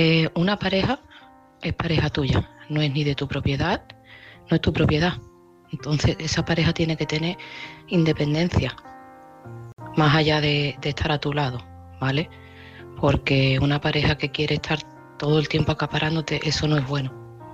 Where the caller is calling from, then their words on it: Seville, Andalusia, Spain; desde Sevilla.